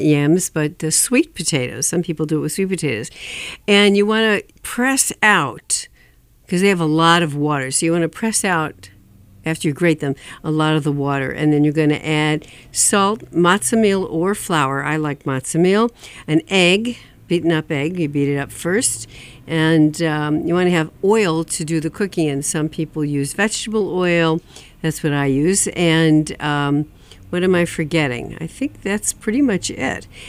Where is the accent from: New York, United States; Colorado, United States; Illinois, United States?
New York, United States; Utica; Actually, she was from Utica, New York, my hometown.